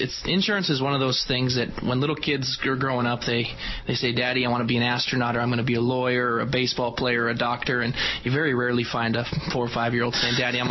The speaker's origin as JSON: {"language": "English", "town": "Anaconda", "region": "Montana", "country": "United States", "tie": "born or raised there", "also_born_or_lived": "Kalispell", "said": "I grew up in western Montana."}